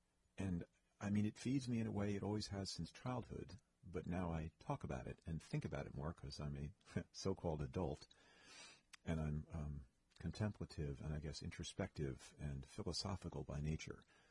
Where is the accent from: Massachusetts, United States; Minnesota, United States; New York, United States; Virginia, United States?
New York, United States; I mean, I grew up in New York and around a culture of artists in an artistic family